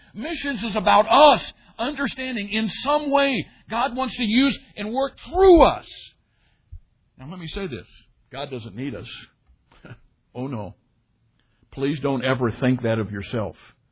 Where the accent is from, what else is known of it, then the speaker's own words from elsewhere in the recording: Illinois, United States; Dale was from North Carolina. I was from Southern Illinois. We both joined the Navy